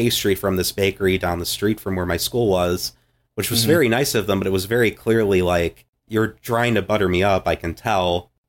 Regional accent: Wisconsin, United States; moved away as an adult; I live in the South now. I actually grew up, born and raised until 18 in Wisconsin.

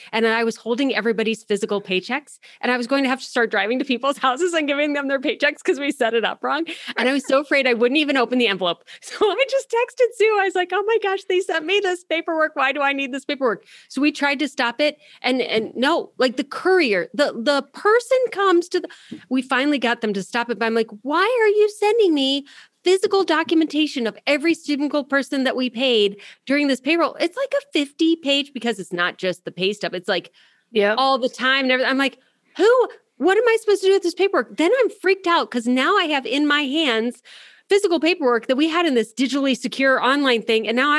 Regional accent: Ohio, United States; Born and raised in Ohio, people, I'm not going to lose my American citizenship is like my mental mindset

